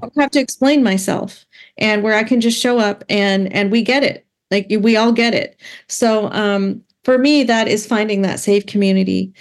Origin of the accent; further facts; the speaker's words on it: Alabama, United States; because I grew up in Alabama